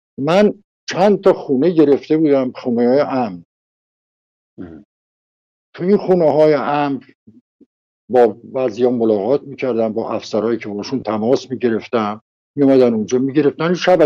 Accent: Shiraz, Fars, Iran; من تو شیراز بزرگ شدم،

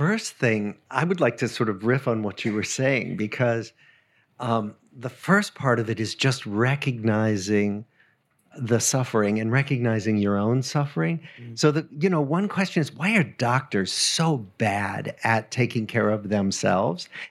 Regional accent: New England, United States; Maybe because I come from New England and that part of the United States has a kind of Yankee tradition of, you know, self-made men

